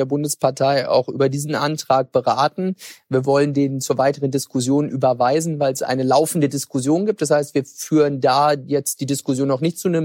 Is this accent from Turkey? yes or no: no; Mecklenburg-Vorpommern, Germany; Ich habe ja auch in meiner Heimat den Wahlkreis und nicht in Westdeutschland.